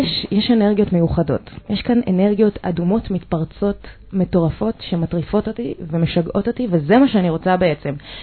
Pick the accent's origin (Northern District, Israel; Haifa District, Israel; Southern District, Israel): Haifa District, Israel; Hadera; born there; אוקיי, אני נולדתי בחדרה. חדרה זאת העיר שמקשרת בין חיפה לתל אביב.